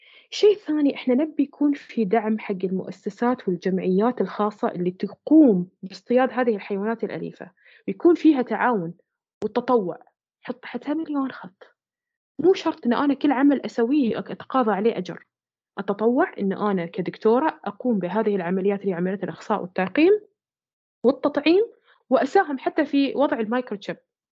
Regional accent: Bahrain; جمعية الرفق بالحيوان مثلا موجودة عندنا في البحرين مثلا

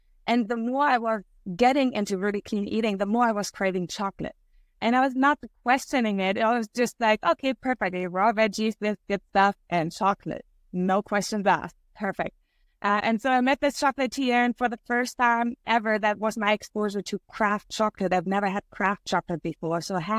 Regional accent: Germany; moved away as an adult; now in Vancouver, California, United States; So I'm originally from Germany and I came here in 2015.

